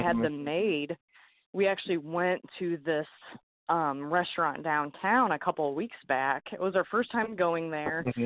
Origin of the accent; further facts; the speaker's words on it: Fort Wayne, Indiana, United States; also born or lived in Norfolk, Virginia / Illinois; I was born in Norfolk, Virginia when my dad was in the Navy. They moved, I think, into Illinois pretty much when I was still kind of a baby. And then for whatever reason, my parents decided to move to Fort Wayne, Indiana. So I've been here ever since.